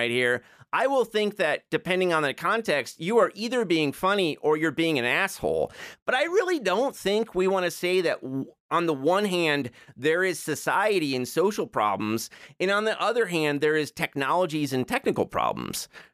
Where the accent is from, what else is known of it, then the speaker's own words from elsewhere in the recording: Joliet, Illinois, United States; my hometown of Joliet, Illinois